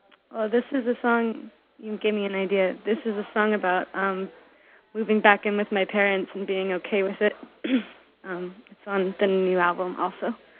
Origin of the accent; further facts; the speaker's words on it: New Jersey, United States; I'm from New Jersey, and I was obsessed with choir. I took different instrumental lessons growing up, but the one thing that I really stuck with was choir.